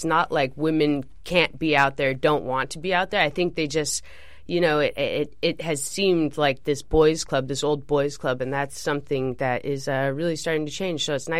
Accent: Dana Point, California, United States; I grew up down south in Dana Point, South Orange County, and it's a total beach town.

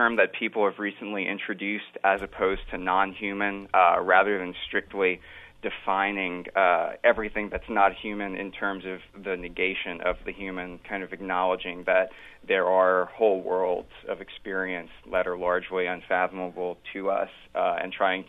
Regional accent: Louisiana, United States; So I actually got interested in the ethics of invasive species management growing up in South Louisiana, being in areas that were largely surrounded by invasive species such as nutria

